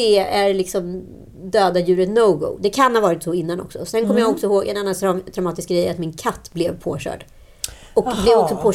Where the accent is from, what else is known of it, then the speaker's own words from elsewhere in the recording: Örebro, Örebro County, Sweden; Vi är ju örebroare uppe på Stockholms besök.